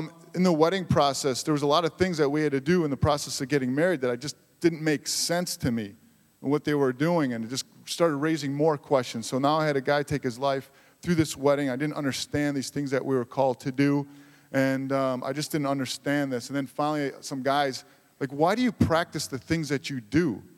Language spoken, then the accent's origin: English; Racine, Wisconsin, United States; I grew up here in Racine. I had some great loving parents that came over from Germany after World War II and didn't have much.